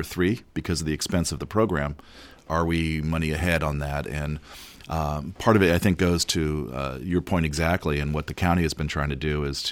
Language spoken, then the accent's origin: English; Petaluma, California, United States; I will say my hometown of Petaluma, I think, is one of those.